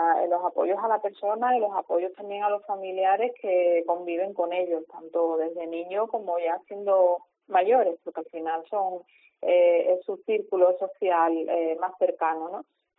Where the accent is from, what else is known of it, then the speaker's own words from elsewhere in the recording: Cádiz, Andalusia, Spain; que somos gaditanas, que trabajamos aquí, vivimos aquí